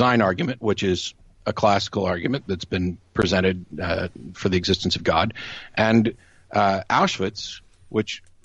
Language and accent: English; United States; you know, as an American, I acknowledge that I am butcher the English language